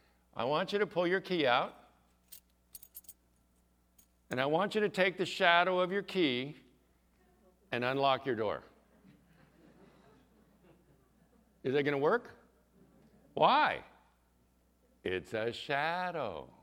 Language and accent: English; Chula Vista, California, United States; I remember as a child growing up in Chula Vista